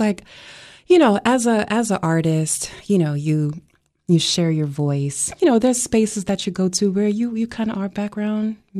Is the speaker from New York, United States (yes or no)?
yes; New York, United States; now in Cookeville, United States; This is my fourth year here in Cookeville. Mm-hmm. I'm originally from New York.